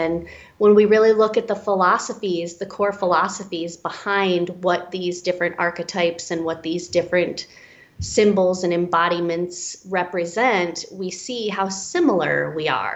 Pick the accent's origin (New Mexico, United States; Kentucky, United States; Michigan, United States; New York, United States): Michigan, United States; Detroit; now in Milwaukee, United States; So I grew up in Detroit, and I lived in the Detroit area, and I moved 400 miles away. I am in Milwaukee, Wisconsin now.